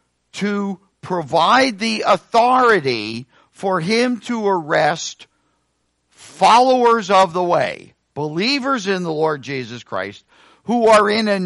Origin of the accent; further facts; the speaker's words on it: Pennsylvania, United States; I grew up in Berks County. My family is Pennsylvania Dutch heritage.